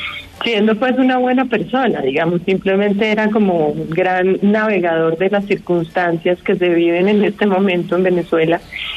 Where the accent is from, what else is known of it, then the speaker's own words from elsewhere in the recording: Bogotá, Colombia; pues supongo que soy muy cachaca